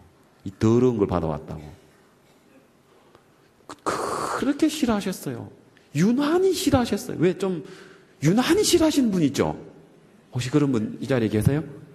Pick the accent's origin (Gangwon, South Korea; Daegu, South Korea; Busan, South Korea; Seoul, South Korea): Daegu, South Korea; born there; 저는 대구, 쟤는 대구 출생이고 우리 부모님은 경남 합천, 두 분 다 이제 합천 사람인데